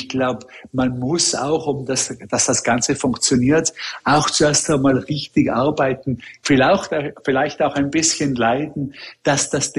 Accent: Austria; now in New York, United States; als Österreicher selber ist es immer schwer zu sagen

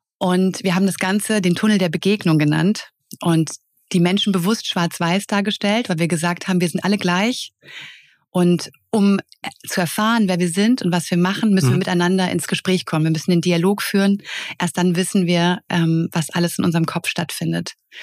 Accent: Hesse, Germany; Also ich habe mein Abitur 2009 in Offenbach gemacht. Also ich komme aus der Nähe von Frankfurt am Main.

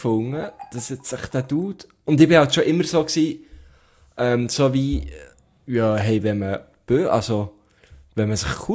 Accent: Thun, Bern, Switzerland; ein Kulturort in Thun, in der Stadt, wo ich aufgewachsen bin

